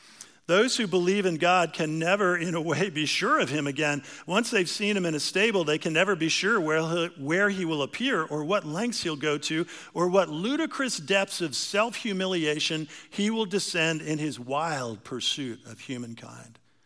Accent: New York City, New York, United States; now in Alexandria, United States; So I grew up around New York City.

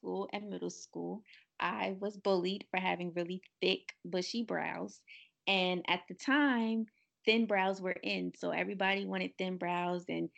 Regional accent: Baltimore, Maryland, United States; I just turned 18 about a month ago. I'm from Baltimore, Maryland.

